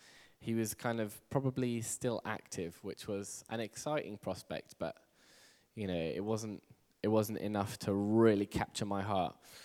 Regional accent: England, United Kingdom; accent: English; I'm from England, by the way. Who couldn't tell by the accent? You couldn't tell by the accent. Who couldn't tell that I was English? Good, all right. I'm very keen to keep my English accent

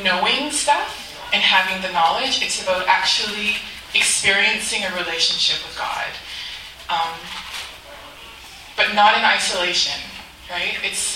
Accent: Toronto, Ontario, Canada; I was born here in Toronto, kind of grew up in the city.

